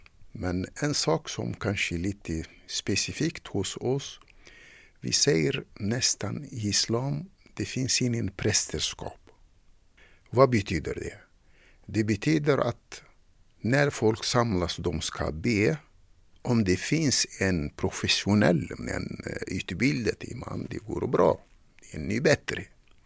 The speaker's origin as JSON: {"language": "Swedish", "country": "Tunisia", "moved": "yes", "lives_now": "Stockholm, Sweden", "said": "Jag kom ursprungligen från Tunisien."}